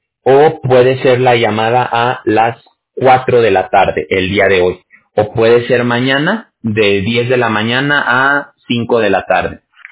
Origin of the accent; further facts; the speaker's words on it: Mexico; Yo soy mexicano. Yo tengo unas ganas de regresar a México, de verdad.